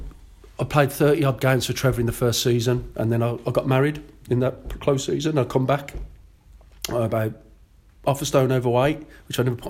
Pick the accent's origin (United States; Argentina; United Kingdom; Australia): United Kingdom; England; And I said, because I'm English.